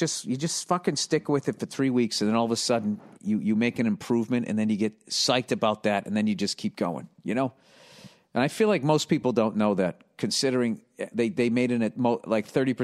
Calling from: Paris, Île-de-France, France; I'm 43 years old. I'm writing you from Paris.

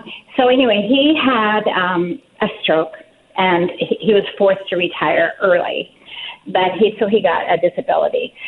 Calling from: Pacific Northwest, United States; And I am from the Pacific Northwest, and I have never seen Bigfoot.

